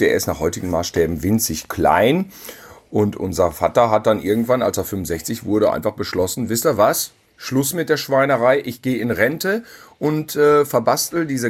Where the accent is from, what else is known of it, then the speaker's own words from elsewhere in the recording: North Rhine-Westphalia, Germany; wir sind zusammen aufgewachsen in Ostwestfalen auf dem Lande auf einem Bauernhof.